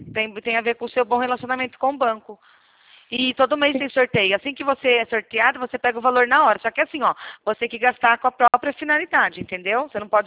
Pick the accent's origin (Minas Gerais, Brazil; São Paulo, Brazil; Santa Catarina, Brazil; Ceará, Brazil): São Paulo, Brazil; Rio Claro; Eu sou de Rio Claro, São Paulo.